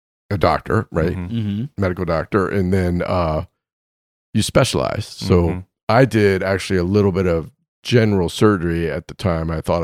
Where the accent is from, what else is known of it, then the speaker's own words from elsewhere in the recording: Philadelphia, Pennsylvania, United States; Originally Philadelphia.